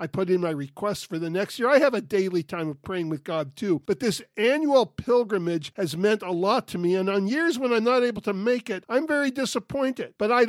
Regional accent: California, United States; also born or lived in Florida; I was born in Florida. I grew up in California, not far from the ocean.

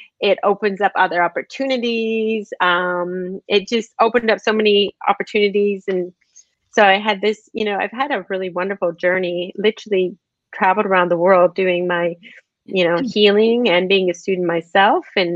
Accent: Canada; if I just move back to my hometown in Canada

